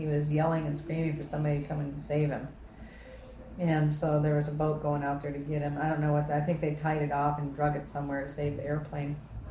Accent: Kodiak, Alaska, United States; Well, I was born and raised in Kodiak.

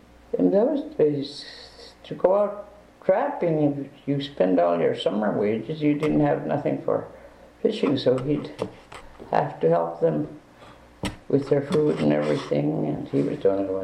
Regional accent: Craig, Alaska, United States; born there; now in Klawak, United States; I was born in Craig in 1928.

